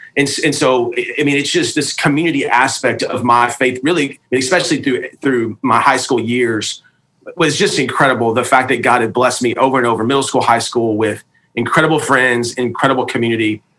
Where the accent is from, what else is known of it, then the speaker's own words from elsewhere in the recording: Dallas, Texas, United States; Yeah, so originally from the Dallas, Texas area, grew up there, North Dallas, just incredibly blessed to be in a fa